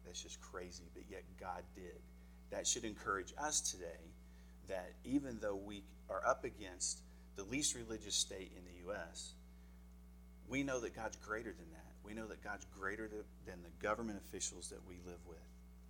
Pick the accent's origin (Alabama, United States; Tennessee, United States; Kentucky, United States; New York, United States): Tennessee, United States; I grew up in East Tennessee. I'm probably the only person from Tennessee that hates country music.